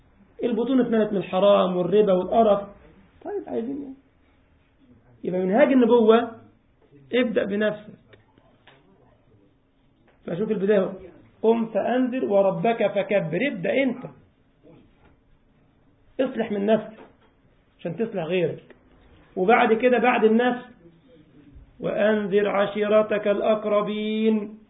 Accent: Egypt; كان عندي خطبة جمعة في مسجد في مدينة اسمها دار السلام عندنا في مصر

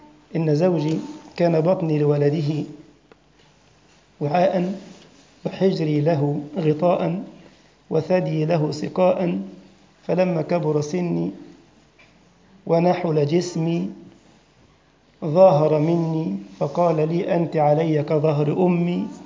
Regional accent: Egypt; وذلك حتى الناس البسطاء عندنا في مصر يقول لك إيه؟ ربنا يسمع منك.

